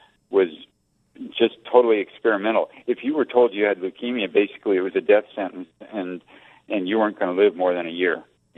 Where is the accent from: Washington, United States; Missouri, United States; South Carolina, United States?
Washington, United States; Seattle; And then I wrote an obituary on him when he died in my hometown in Seattle and for a local newspaper.